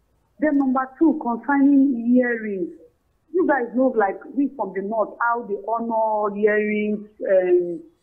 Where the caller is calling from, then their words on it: Wukari, Taraba, Nigeria; calling from Taraba, Wukari.